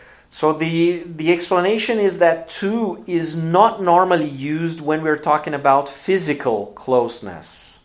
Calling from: Porto Alegre, Rio Grande do Sul, Brazil

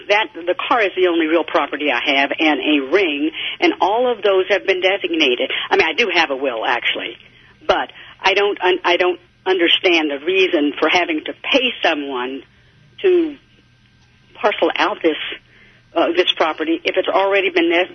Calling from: Kansas City, Missouri, United States; Yes, I'm calling from Kansas City, Missouri.

